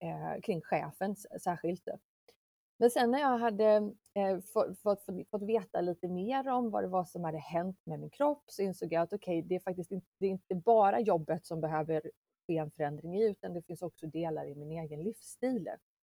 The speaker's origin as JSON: {"language": "Swedish", "town": "Jönköping", "region": "Jönköping County", "country": "Sweden", "tie": "born there", "also_born_or_lived": "Paris", "said": "som du sa. Jag finns i Jönköping. Jag är född här. Och jag bor här nu också. Jag var ifrån Jönköping strax efter gymnasiet under några år. Då bodde jag bland annat i Paris och pluggade där."}